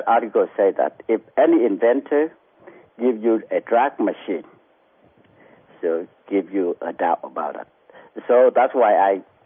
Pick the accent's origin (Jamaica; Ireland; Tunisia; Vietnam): Vietnam; English is a second language; also born or lived in Houston / California / Mississippi; now in United States; I'm Vietnam.